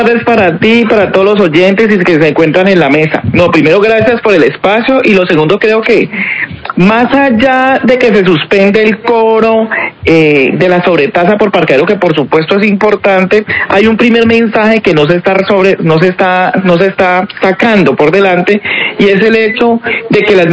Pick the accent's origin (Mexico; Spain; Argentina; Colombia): Colombia; Cali, Valle del Cauca; nosotros como caleños